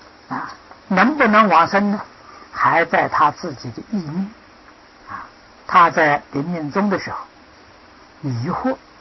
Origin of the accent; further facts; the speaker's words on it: China; 我们中国人讲灵魂呢，魂没有离开。